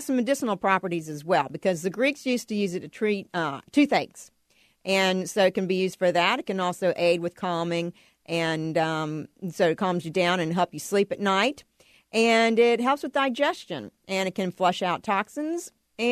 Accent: Virginia, United States; moved away as an adult; also born or lived in California; I was born and raised in Virginia, and we grew these fabulous tomatoes in Virginia my whole life, and so I got used to them. But then I moved to California

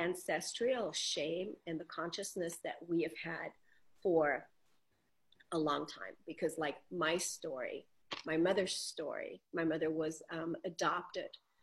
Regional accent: Germany; You know, like I grew up in Germany

